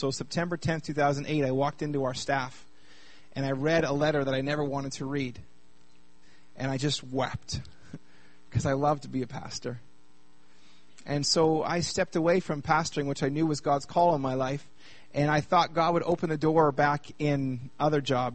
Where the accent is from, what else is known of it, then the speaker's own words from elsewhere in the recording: Kelowna, British Columbia, Canada; I was born and raised here in Kelowna.